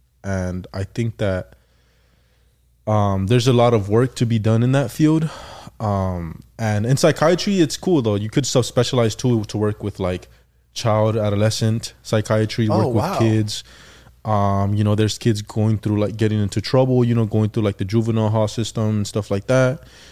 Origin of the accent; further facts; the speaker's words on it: Los Angeles, California, United States; growing up in South Central and seeing like to be honest, like I had a fucked up childhood.